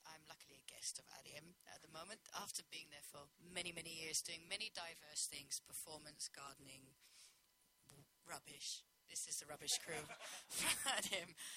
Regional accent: England, United Kingdom; I'm from England, but this is a trading country

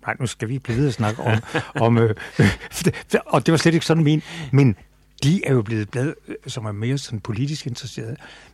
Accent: Copenhagen, Capital Region of Denmark, Denmark; Jeg er fra København

